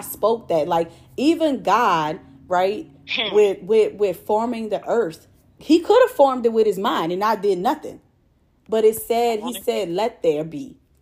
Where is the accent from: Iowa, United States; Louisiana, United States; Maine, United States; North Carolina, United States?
Louisiana, United States; New Orleans; now in Houston, United States; I said I'm from New Orleans. Now the rest of them, they from wherever they from. But me, I'm from here.